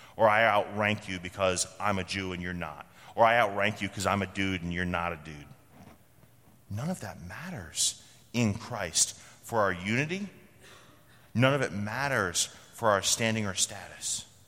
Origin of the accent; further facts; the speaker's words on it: Vermont, United States; And so growing up in the town where Ben and Jerry's comes from